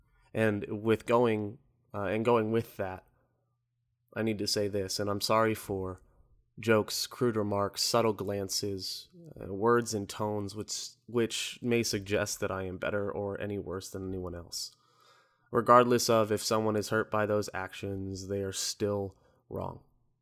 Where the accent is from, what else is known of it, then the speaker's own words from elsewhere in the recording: Orlando, Florida, United States; I'm from Orlando.